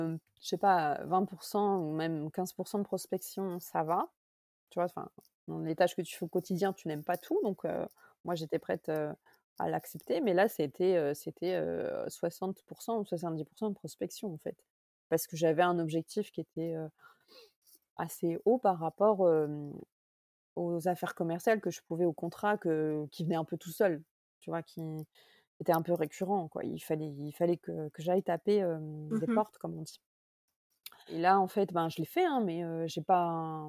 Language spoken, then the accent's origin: French; Grand Est, France; Ouais, je suis lorraine d'origine, donc je reviens en Lorraine pour un challenge